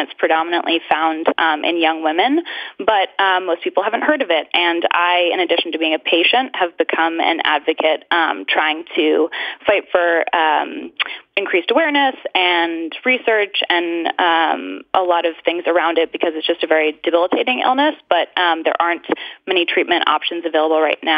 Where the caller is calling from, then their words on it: Ipswich, Massachusetts, United States; I'm calling from Ipswich, Massachusetts.